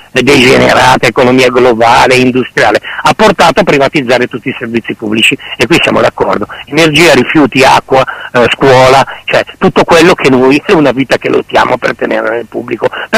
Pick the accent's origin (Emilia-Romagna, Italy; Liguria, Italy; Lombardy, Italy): Lombardy, Italy; Lecco; io ho lavorato molto a Genova, adesso sono di Lecco e poi sono tornato a Lecco adesso